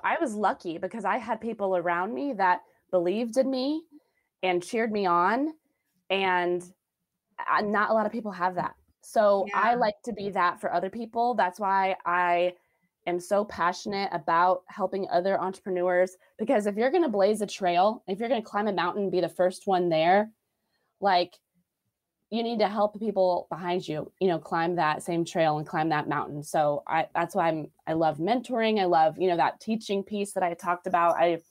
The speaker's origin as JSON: {"language": "English", "town": "Las Vegas", "region": "Nevada", "country": "United States", "lives_now": "Missouri, United States", "said": "I'm originally from Las Vegas. So go Rebels. I went to UNLV and I could not find a teaching job."}